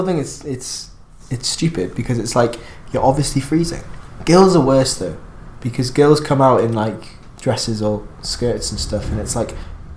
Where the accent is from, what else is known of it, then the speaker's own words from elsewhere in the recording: United Kingdom; I think it's just us as British people